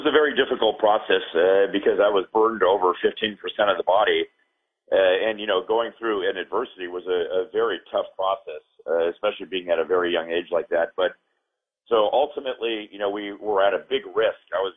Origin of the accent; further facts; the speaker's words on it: Los Angeles, California, United States; No, I'm in Los Angeles.